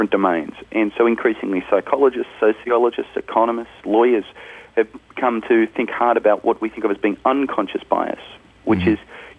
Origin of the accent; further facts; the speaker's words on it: Australia; I'm Australian.